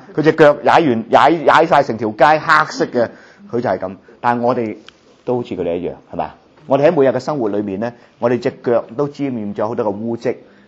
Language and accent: Cantonese; China; 因為我哋中國人有句說話叫相由心生喎